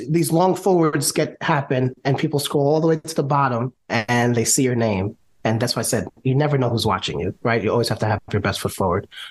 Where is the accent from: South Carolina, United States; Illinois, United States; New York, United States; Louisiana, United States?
New York, United States; So I'm born and raised in New York.